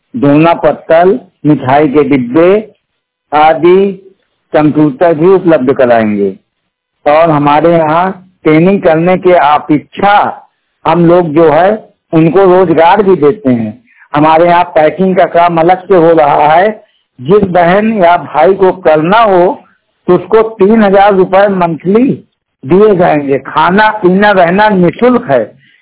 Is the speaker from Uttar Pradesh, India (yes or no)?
yes; Fatehpur, Uttar Pradesh, India; मैं फतेहपुर का मूल निवासी हूं।